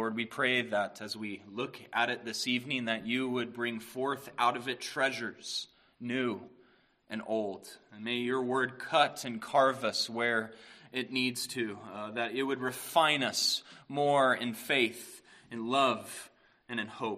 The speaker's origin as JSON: {"language": "English", "town": "Phoenix", "region": "Arizona", "country": "United States", "tie": "born or raised there", "lives_now": "Pennsylvania, United States", "said": "Meg and I will be back in my hometown, Phoenix, where I'll be preaching for the saints there and spending some time with my folks."}